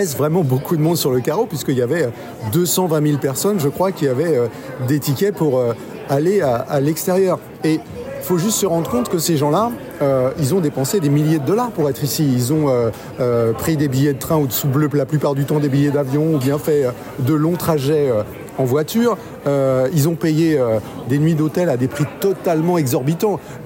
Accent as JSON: {"language": "French", "country": "France", "said": "Ça me faisait penser, en fait, aux gilets jaunes chez nous en France"}